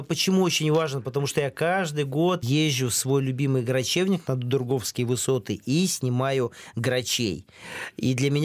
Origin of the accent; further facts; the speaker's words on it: Urals, Russia; я вообще вырос, родился на Урале, прямо внутри Уральских гор, и я русофил